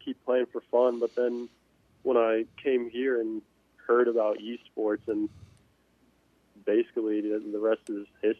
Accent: Columbus, Ohio, United States; I'm from Columbus, Ohio, so it's a little bit of a drive from there to here at Siena.

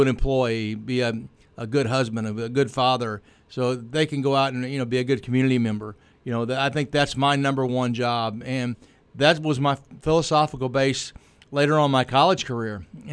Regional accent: Herculaneum, Missouri, United States; Well, I grew up in Herculaneum, obviously, and graduated there in the Stone Ages.

